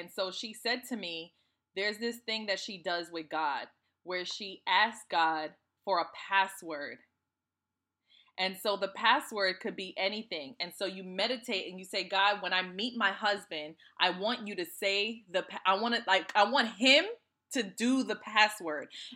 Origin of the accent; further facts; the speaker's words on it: Trinidad & Tobago; because I'm from Trinidad, right?